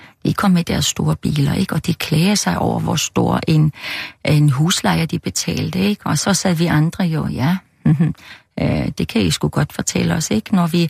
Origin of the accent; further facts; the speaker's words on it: Germany; now in Denmark; Jeg tror, jeg har været meget at være glad for den form for uddannelse, opdragelse, dannelse, jeg har fået i det gamle Østtyskland.